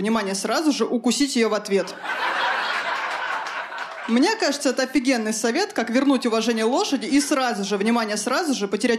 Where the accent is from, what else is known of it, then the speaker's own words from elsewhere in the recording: Moscow Oblast, Russia; Я из Подмосковья, сейчас снимаю квартиру